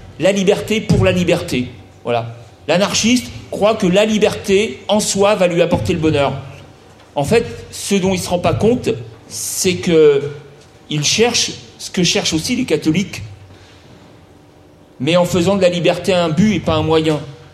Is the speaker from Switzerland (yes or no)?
no; Brittany, France; je suis breton. Et j'ai été chercher mes racines que j'avais jusque-là niées, que j'avais rejetées, j'avais méprisées. J'étais français, j'étais chrétien, j'étais occidental